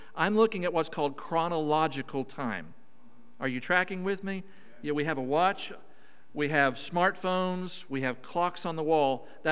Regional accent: Oklahoma, United States; accent: southern drawl; I apologize for my accent because from Oklahoma we speak a very southern drawl where we tend to pull our vowels out.

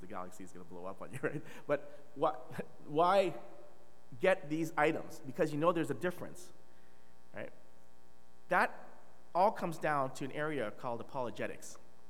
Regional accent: Kolkata, West Bengal, India; born there; I was born in Calcutta.

